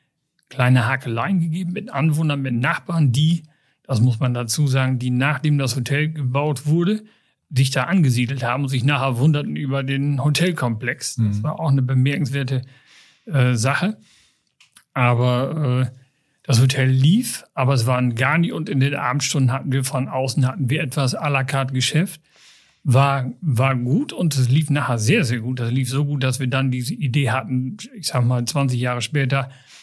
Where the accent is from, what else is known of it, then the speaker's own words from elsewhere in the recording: Hede, Lower Saxony, Germany; born there; ich komme gebürtig aus Hede, meine Familie kommt aus Hede.